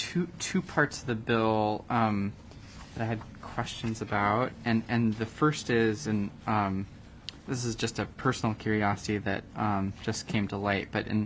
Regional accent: Alaska, United States; especially growing up in Southeast, and we have to go into the Yukon to get to the rest of Alaska

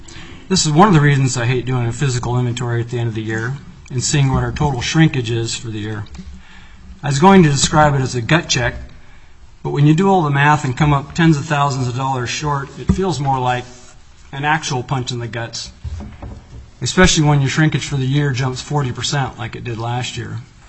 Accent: Juneau, Alaska, United States; I grew up in Juneau, a retail family, and been active in the business for over 30 years.

